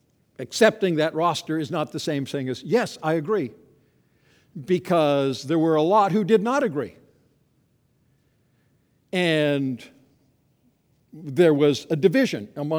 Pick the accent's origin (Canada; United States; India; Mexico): Canada; Now, as a Canadian, all kinds of people didn't believe, came across the border.